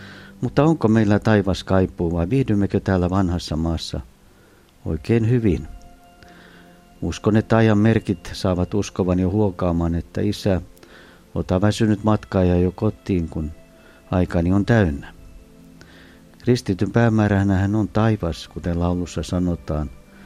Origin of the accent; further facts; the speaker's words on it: Turku, Southwest Finland, Finland; ja tulen Turusta Ilfostin piiristä.